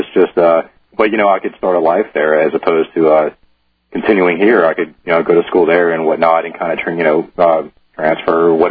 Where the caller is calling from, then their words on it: Louisiana, United States; I'm actually calling from Louisiana.